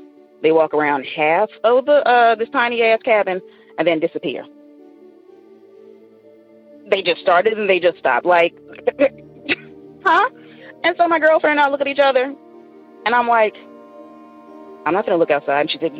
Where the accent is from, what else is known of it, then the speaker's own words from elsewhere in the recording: the South, United States; now in Seattle, United States; Hey, Tony … I'm calling from Seattle, but I'm originally from the South.